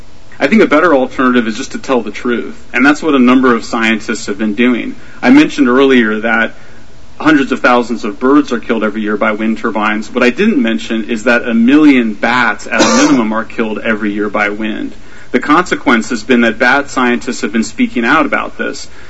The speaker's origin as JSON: {"language": "English", "region": "California", "country": "United States", "said": "In my home state of California, we've been stuffing a lot of natural gas into the side of a mountain"}